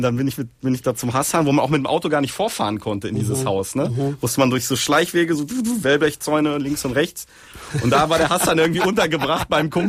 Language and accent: German; North Rhine-Westphalia, Germany; weil ich komme aus dem Ruhrgebiet.